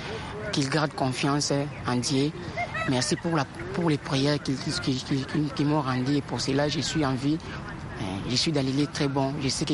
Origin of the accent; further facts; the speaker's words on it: Kinshasa, DR Congo; moved away as an adult; Je suis avec ma femme et mon enfant de 9 mois. Moi, je viens de Kinshasa.